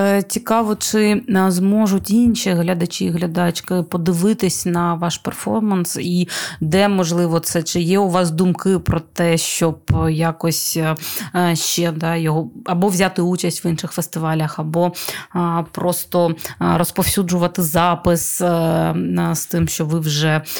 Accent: Crimea, Ukraine; я, наприклад, як кримчанка

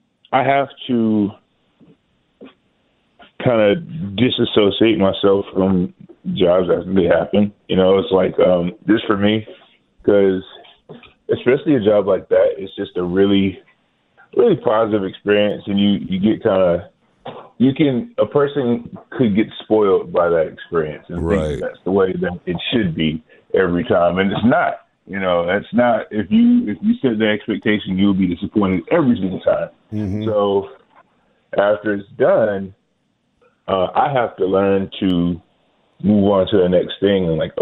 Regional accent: Atlanta, Georgia, United States; And I'm from Atlanta. And I drove in myself.

